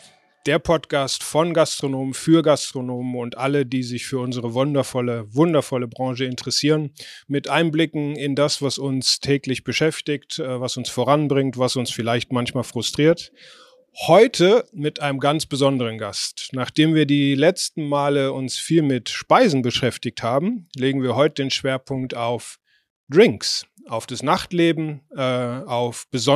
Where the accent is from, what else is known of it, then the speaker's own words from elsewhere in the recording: Mülheim an der Ruhr, North Rhine-Westphalia, Germany; born there; also born or lived in Cologne / Heidelberg; Also ich bin in Mülheim geboren, jetzt sind wir auf Mülheim an der Ruhr, also nicht Köln-Mülheim, und bin dann nach Köln und von Köln nach Heidelberg.